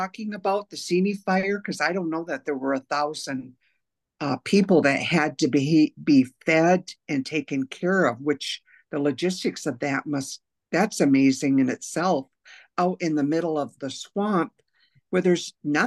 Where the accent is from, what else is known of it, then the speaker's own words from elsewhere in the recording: Newberry, Michigan, United States; I'm from Newberry, so that's why. And my father was a logger.